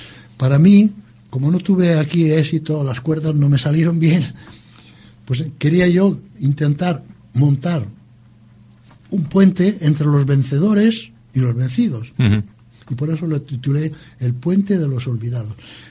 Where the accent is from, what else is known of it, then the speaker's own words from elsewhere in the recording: Laredo, Cantabria, Spain; moved away as an adult; also born or lived in France; Una visión de Laredo, de mi pueblo, de la Puebla Vieja sobre todo, que para mí ha sido siempre una nostalgia y un sentimiento perdido, ¿no? Porque me tuve que marchar a los pocos años, 18 años, y además estuvimos 2 años y pico en Francia, cuando era niño yo